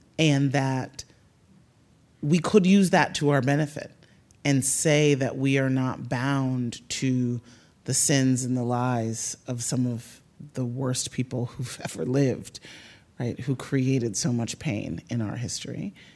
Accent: Chicago, Illinois, United States; a big part of what shaped me economically as a kid was that I grew up in Chicago in a moment of deindustrialization and job loss

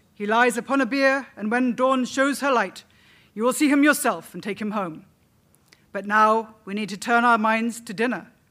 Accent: United Kingdom; I grew up in Britain, as you might have guessed from how I talk

